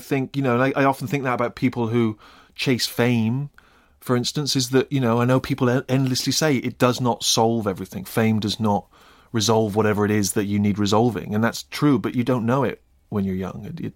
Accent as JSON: {"language": "English", "country": "United Kingdom", "said": "And that just seemed like so much part of life, and particularly kind of being British."}